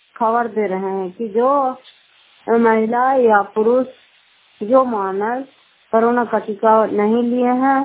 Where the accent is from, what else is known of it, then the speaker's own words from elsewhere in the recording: Fatehpur, Bihar, India; घर फतेहपुर, पंचायत मकरा होता, प्रखंड कराय पसराय और जिला नालंदा की निवासी हूँ।